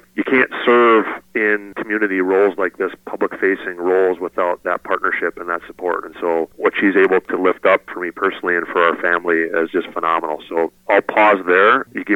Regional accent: Hastings, Minnesota, United States; proud to tell people that I'm from Hastings

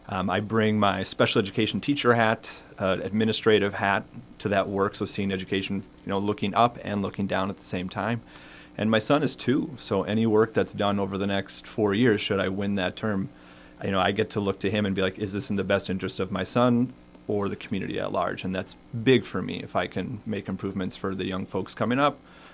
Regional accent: Farmington, United States; Yeah, and so although I'm from Farmington, the connection I have is also personal.

